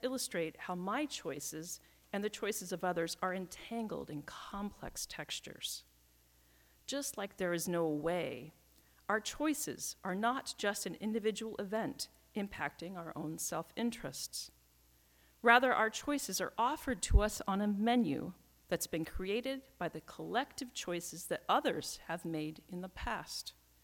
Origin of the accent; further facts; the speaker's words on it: Ohio, United States; The dawn chorus of birdsong that once greeted my ears each morning as a child growing up in Ohio filled me with life and energy for a new day.